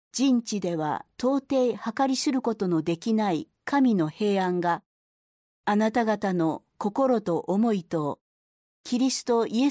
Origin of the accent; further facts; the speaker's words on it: Wakayama, Japan; 私は和歌山県和歌山市の出身です。神様のことを全く知らずに育ちましたが、高校生の時に初めて聖書を手にして、